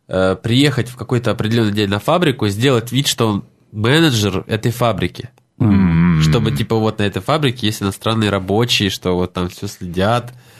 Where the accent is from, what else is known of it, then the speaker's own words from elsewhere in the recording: Russia; now in China; А я приехал из России, а так у меня 44-45 размер, в Китае очень трудно купить